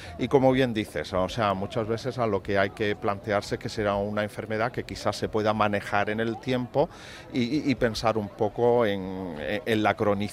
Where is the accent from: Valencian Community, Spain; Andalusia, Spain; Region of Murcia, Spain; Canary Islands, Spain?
Andalusia, Spain; Iznájar; yo soy también de Iznájar, uh-huh. aunque estoy trabajando aquí en Biocruces, uh-huh. y yo vuelvo al pueblo pues como 3 o 4 veces al año, ¿no? Y es un pueblo muy pequeñito, perdido en una zona que se llama de la subbética cordobesa.